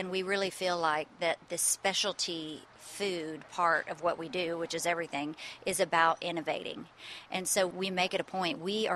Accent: Houston, Texas, United States; born or raised there

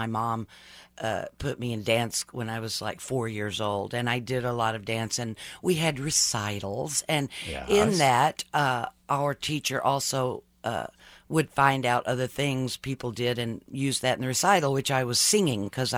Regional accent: Texas, United States; But the irony in it is that we are a Southern couple, and I'm from Texas, and he's from Seattle.

